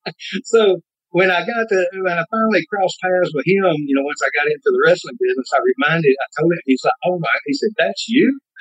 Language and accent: English; Birchwood, Tennessee, United States; Birchwood, Tennessee.